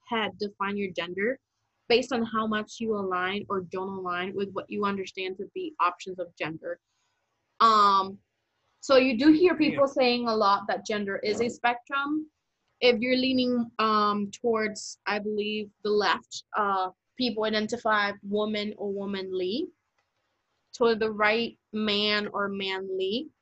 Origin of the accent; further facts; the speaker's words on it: Puerto Rico; it has a lot to do with the way I grew up in Puerto Rico, too.